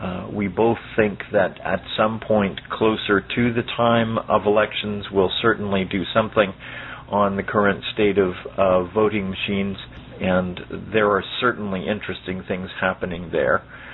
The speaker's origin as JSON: {"language": "English", "town": "Miami", "region": "Florida", "country": "United States", "said": "from Miami, Florida, and I'd like to welcome everyone to Tuesday Topics this evening."}